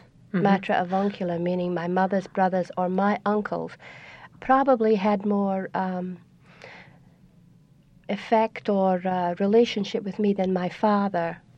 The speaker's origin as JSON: {"language": "English", "town": "Benbecula", "region": "Scotland", "country": "United Kingdom", "tie": "born or raised there", "also_born_or_lived": "Aberdeen", "said": "Well, I was born in the northeast corner of Scotland in Aberdeen, but that's not where my accent comes from. I grew up on a little island in the Outer Hebrides in a place called Benbacala Muir of Aird, which is in the Outer Hebrides."}